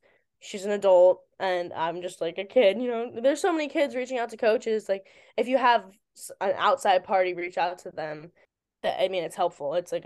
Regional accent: Virginia, United States; Like it was either like a far extreme or like in DC, because I'm from Virginia.

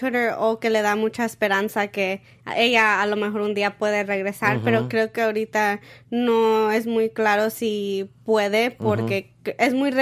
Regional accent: Mexico; yo como soy mexicana

